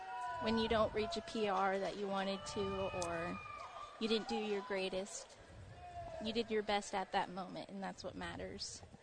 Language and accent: English; Alaska, United States; So I come from the Kenai Peninsula area, and our team isn't really the biggest.